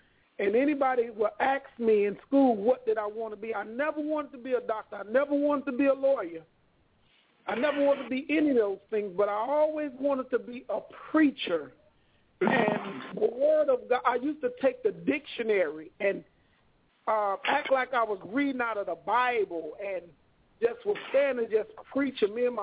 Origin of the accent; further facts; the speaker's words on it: Chicago, Illinois, United States; I was born in Cabrini. I was brought up in Cabrini Green. I was born, I think it was Illinois Masonic Hospital.